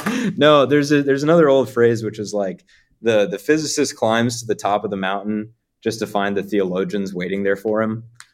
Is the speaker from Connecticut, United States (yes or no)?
yes; Connecticut, United States; I grew up in Connecticut on Long Island Sound.